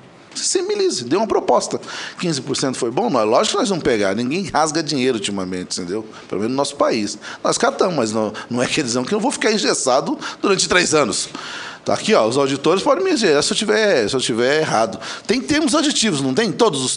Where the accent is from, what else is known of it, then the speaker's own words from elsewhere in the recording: São Paulo, Brazil; infelizmente, eu sou paulista, né?